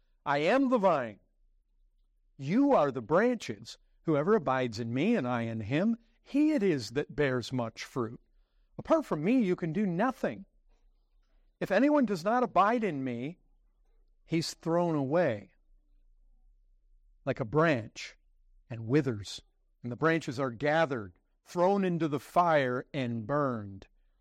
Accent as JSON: {"language": "English", "region": "Michigan", "country": "United States", "tie": "born or raised there", "said": "I grew up in Southwest Michigan. Since we were so close to Lake Michigan"}